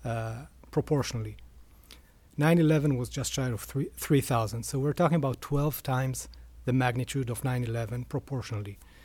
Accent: Rehovot, Central District, Israel; now in Atlanta, United States; Okay, so I was born in Rehovot, which is about 30 kilometers, 20 miles outside of Tel Aviv, where the Weizmann Institute is. So that's where what it's known for. Grew up there, went to the military, then moved to Tel Aviv

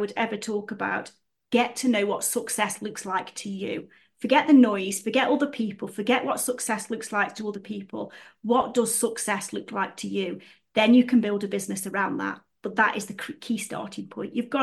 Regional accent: West Midlands, United Kingdom; accent: Stokey; my accent. I've got a Stokey accent, which, you know, hey, I say book instead of book, you know, but that's just me and that's just the way I am.

